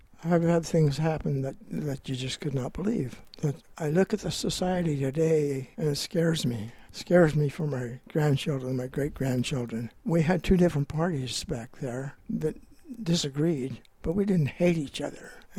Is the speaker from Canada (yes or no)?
no; Grants Pass, Oregon, United States; I grew up in Grants Pass.